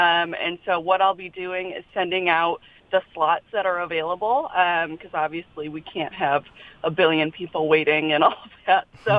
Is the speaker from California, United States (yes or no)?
no; Detroit, Michigan, United States; You know, I'm from Detroit and he was with the Lions, and we've wanted to create it since then.